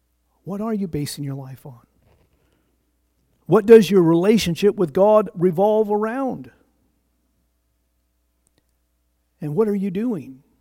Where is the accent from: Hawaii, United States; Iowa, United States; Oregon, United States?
Oregon, United States; Pendleton; I thought about growing up in Pendleton, Oregon, in my early days, having to go to church.